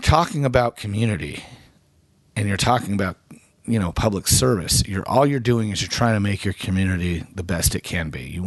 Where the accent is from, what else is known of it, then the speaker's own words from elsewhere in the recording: Tucson, Arizona, United States; Well, I grew up here in Tucson, and my grandmother was on the bench.